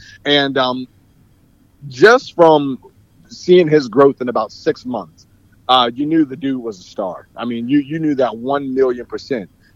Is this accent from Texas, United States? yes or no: no; Pittsburgh, Pennsylvania, United States; starting in my hometown, anyone that is from the Pittsburgh indie wrestling scene